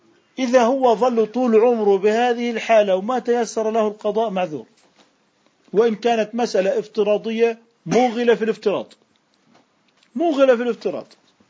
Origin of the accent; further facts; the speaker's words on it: Algeria; واللي حطينا إحنا التوقيتات إحنا اللي من الجزائر